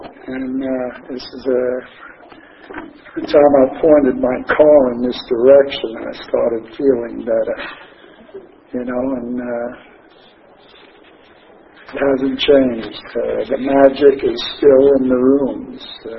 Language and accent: English; New York City, New York, United States; born there; Anyway, I was born in Brooklyn, New York, in 1929, August 20th, 1929, and everybody in my family drank.